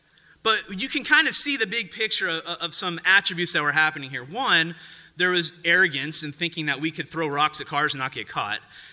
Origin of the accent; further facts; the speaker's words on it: Poway, California, United States; I'm from Poway, and so if you're familiar with Ted Williams Parkway